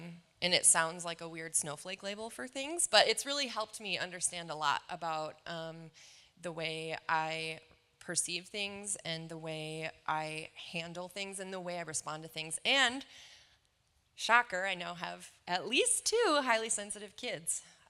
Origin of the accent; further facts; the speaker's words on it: Alexandria, Minnesota, United States; also born or lived in Morris; I grew up, I was born in Morris, which is a little ways down the road. I lived there until I was about 7, and then we moved to Alexandria.